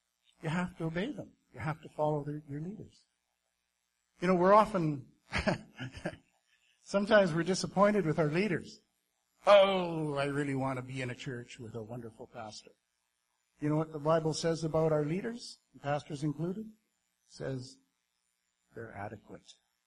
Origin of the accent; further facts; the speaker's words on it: Kimberley, British Columbia, Canada; I grew up in Kimberley, and we're right next to a ski hill